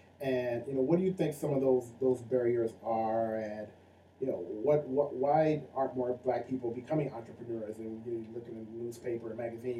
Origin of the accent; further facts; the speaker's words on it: Detroit, Michigan, United States; we're both from Detroit